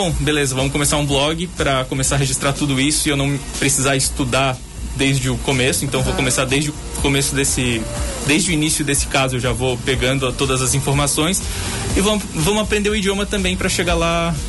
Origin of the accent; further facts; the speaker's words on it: São José, Santa Catarina, Brazil; also born or lived in Florianópolis; eu nasci em Florianópolis, né? Fui criado em São José, morei até lá aos 18 anos, depois voltei para Florianópolis. É tudo muito perto ali, né? Cidades juntas. E vim para cá em 2017 para trabalhar no Jornal Município